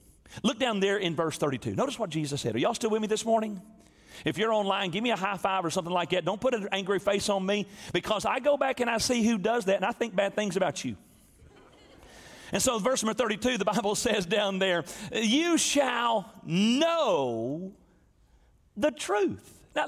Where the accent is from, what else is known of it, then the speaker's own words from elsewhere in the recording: Tennessee, United States; I'm from West Tennessee. My zip code growing up was EIEIO. I was raised in the country, I mean out in the sticks in the middle of nowhere.